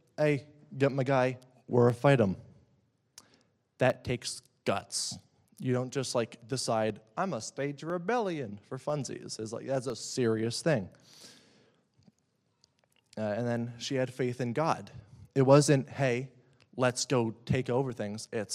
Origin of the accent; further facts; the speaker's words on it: United States; Jael works for me because I'm an American.